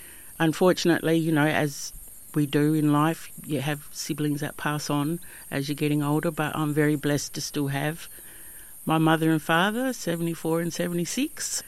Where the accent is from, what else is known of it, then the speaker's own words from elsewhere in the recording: Perenjori, Western Australia, Australia; I grew up in a little town called Perenjori. It's about 4-hour drive north on the inland road. So it's sort of classed like the Wheat Belt.